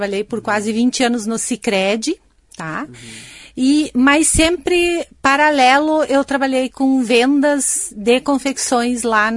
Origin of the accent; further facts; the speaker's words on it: Ibiraiaras, Rio Grande do Sul, Brazil; also born or lived in Paraná; A minha família é de Ibiraiara, Júnior. Eu sou natural de Ibiraiaras. Eu fiquei 14 anos no Paraná, em função de trabalho, e também em função, né, de trabalho, a gente voltou para a nossa terra aqui, que eu considero Lagoa Vermelha já nossa terra.